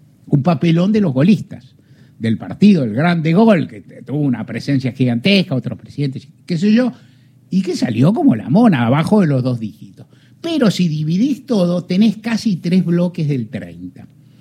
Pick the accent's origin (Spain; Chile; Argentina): Argentina; Porque ellos son franceses, nosotros somos argentinos.